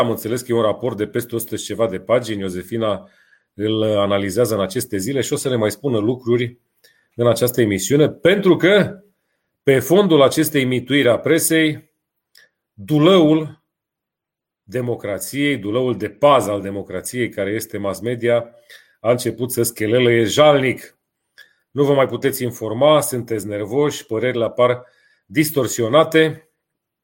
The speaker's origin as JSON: {"language": "Romanian", "region": "Transylvania", "country": "Romania", "said": "Îmi place să mănânc bine, sunt ardelean."}